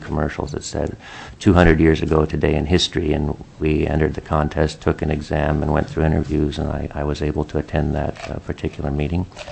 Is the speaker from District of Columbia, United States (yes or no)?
no; Palmer, Alaska, United States; My mother was born in Latvia, which explains why I was born in Alaska. Okay. Family home traditionally has been Palmer, although we've moved around a lot since then